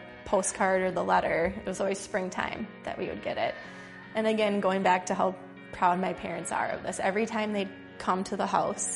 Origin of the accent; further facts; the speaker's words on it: Green Bay, Wisconsin, United States; And I mean, just growing up in Green Bay and since a young age, it's only gotten stronger